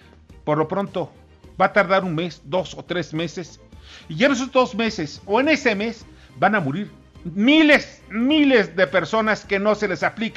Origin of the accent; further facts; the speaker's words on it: Mexico; a mí como mexicano no me preocupa.